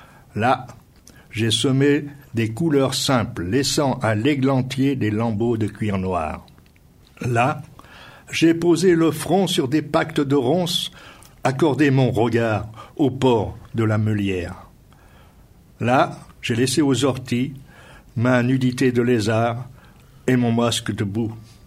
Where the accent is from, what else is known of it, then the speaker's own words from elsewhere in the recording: Le Grand-Lemps, Auvergne-Rhône-Alpes, France; Ici, on est dans le Royan, mais je suis natif de du Grand Lens, dans la plaine de la Bièvre, là-bas, vers la côte Saint-André, tout ça. Complètement différente au niveau état d'esprit. C'est une plaine de cailloux et d'argile.